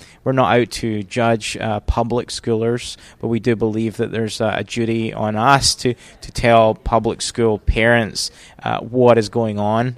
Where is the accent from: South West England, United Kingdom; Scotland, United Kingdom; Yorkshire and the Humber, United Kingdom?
Scotland, United Kingdom; now in Waco, United States; we began in Texas, Waco, which is where I live, although I'm from Scotland originally.